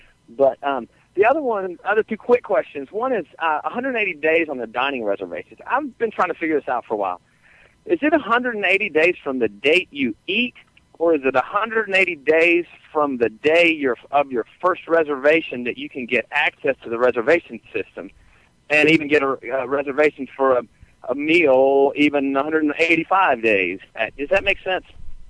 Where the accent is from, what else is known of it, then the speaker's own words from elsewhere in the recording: Cary, North Carolina, United States; now in Snow Camp, United States; I'm from Cary, North Carolina.